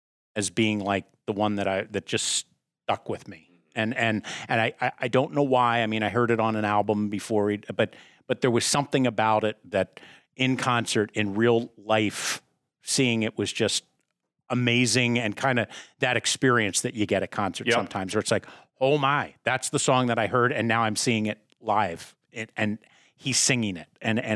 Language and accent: English; Philadelphia, Pennsylvania, United States; growing up in Philadelphia … from Jersey. That's your soundtrack.